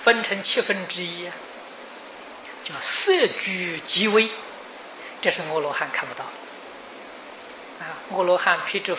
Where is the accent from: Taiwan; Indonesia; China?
China; 我们现在都讲精神啊，我们中国人讲灵魂啊